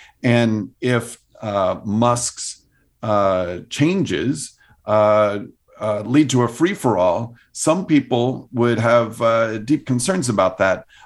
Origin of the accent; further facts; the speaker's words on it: Washington, District of Columbia, United States; I was raised in Washington, D.C., and so I pretty much learned to read from the Washington Post